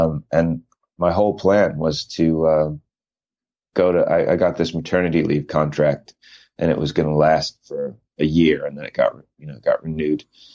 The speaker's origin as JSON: {"language": "English", "town": "Montreal", "region": "Quebec", "country": "Canada", "tie": "born or raised there", "also_born_or_lived": "Italy", "lives_now": "London, United Kingdom", "said": "When I finished school in Montreal, I was born in Italy."}